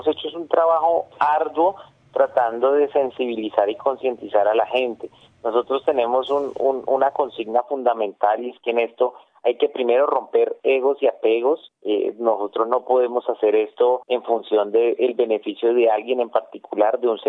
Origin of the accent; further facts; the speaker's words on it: Colombia; porque todos somos colombianos, somos hijos de esta tierra